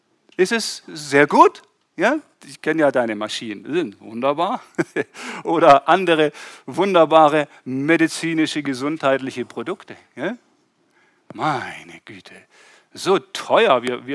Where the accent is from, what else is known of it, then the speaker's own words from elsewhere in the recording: Wurmberg, Baden-Württemberg, Germany; Und ich komme aus Wurmberg. Da gibt es viele Würmer.